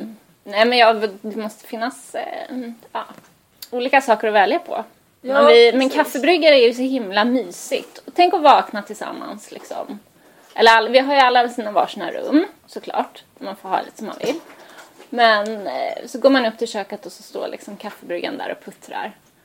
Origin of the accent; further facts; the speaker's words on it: Stockholm, Stockholm County, Sweden; Jag är från Stockholm, jag har självdistans.